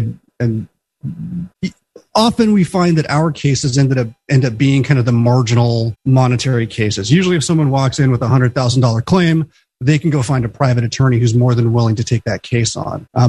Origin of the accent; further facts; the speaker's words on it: Anchor Point, Alaska, United States; I grew up in Anchor Point, did my undergrad at MIT and stayed on the East Coast for law school.